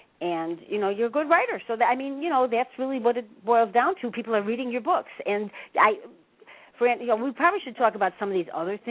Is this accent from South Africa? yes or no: no; Chicago, Illinois, United States; I'm from Chicago, so that could be, too